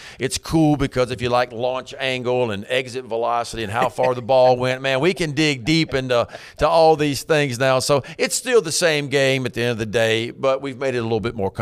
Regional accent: the South, United States; I'm from the South.

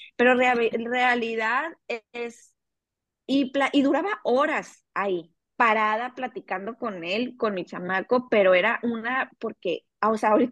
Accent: Michoacán, Mexico; now in Ciudad Obregón, Mexico; yo no soy de aquí de Sonora, yo soy de Michoacán, ¿no? Toda mi familia está ahí en Michoacán, todos mis amigos, yo literalmente dejé todo para venir a casarme

